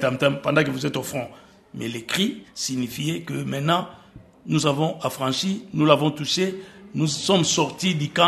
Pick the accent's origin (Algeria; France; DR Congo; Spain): DR Congo; Bandundu; also born or lived in Kongo Central; Je suis Dinga de Bandundu, des parents nés à Kinshasa, grandis à Kinshasa, mais j'ai eu à faire toutes mes études depuis l'école primaire dans la province du Congo central